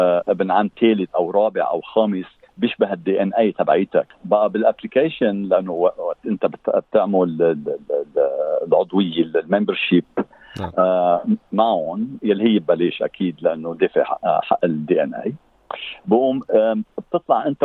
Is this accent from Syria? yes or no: no; Lebanon; انا اوكي من لبنان، جدي كان مثلا من مرسين، هاجر على لبنان،